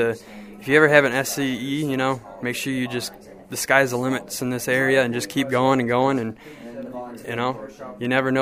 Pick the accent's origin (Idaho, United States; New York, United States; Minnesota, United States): Minnesota, United States; Hartland; now in Mason City, United States; I'm from Hartland, Minnesota. I am currently a freshman at North Iowa Area Community College in Mason City, Iowa.